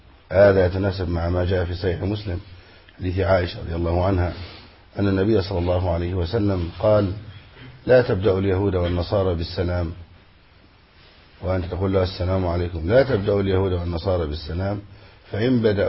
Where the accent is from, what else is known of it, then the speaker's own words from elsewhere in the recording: Egypt; بلادنا مصر